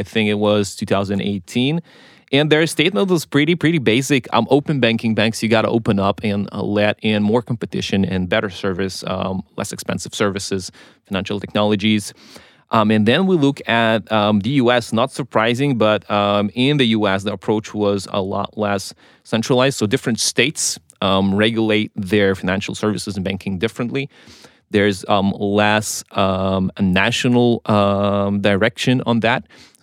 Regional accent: Israel; English is a second language; I was raised on technology in Israel

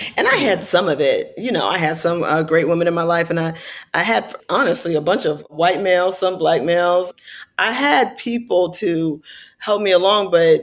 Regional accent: Oakland, California, United States; There's a piece about … from my hometown.

